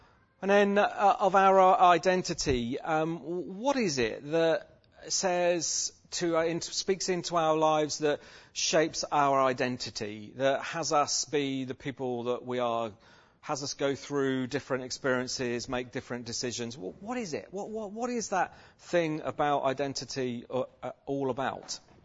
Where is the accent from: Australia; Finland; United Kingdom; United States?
United Kingdom; England; is it that just because I'm English, I have to live in London? And I said to him, no, not London, I live in the middle of England.